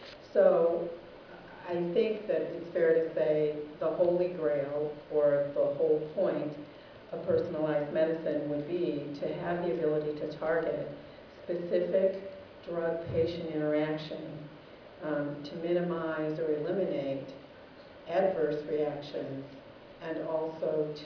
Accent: Indianapolis, Indiana, United States; from Indianapolis, Indiana

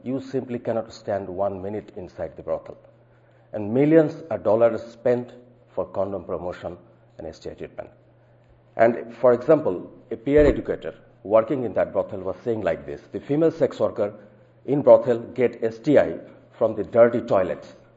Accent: Bangladesh; As you see that, you know, I'm from Bangladesh. It's a lovely country with a lot of story of success and as well as failure.

